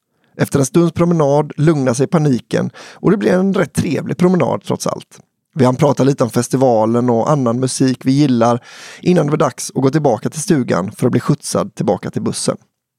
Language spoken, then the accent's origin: Swedish; Alingsås, Västra Götaland County, Sweden; Våren 2003 var jag 18 och gick andra året på gymnasiet hemma i Alingsås.